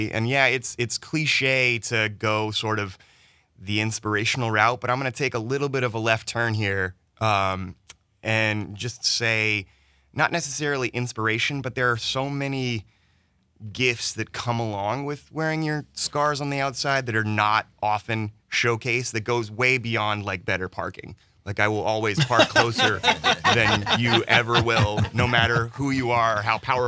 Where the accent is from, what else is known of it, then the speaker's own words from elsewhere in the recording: North Carolina, United States; traveling around from, you know, all over my home state of North Carolina to New York and Los Angeles and Canada and a little bit of Europe.